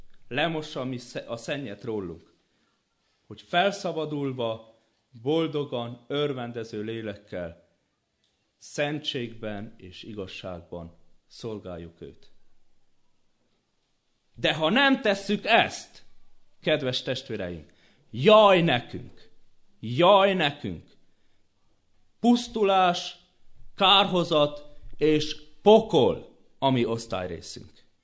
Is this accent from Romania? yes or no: yes; Apața, Brașov County, Romania; hazamentem a szülőfalumba, Apácain, Apácai Csere Jánosnak a szülőfalujából származom.